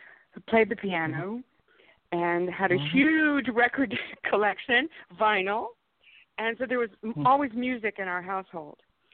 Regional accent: Texas, United States; also born or lived in New York; And for a little girl growing up in Texas, Hollywood was so a distant thought, far removed from my life as far as actually having a career there.

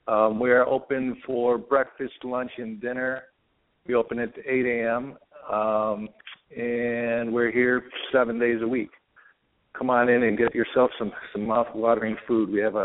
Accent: San Francisco, California, United States; I grew up in San Francisco, but I like good meats, and I've spent a lot of time in the South

